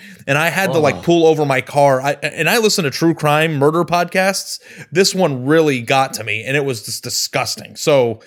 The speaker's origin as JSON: {"language": "English", "town": "Phoenix", "region": "Arizona", "country": "United States", "tie": "born or raised there", "said": "I grew up in Phoenix and I only had one encounter with a rattlesnake"}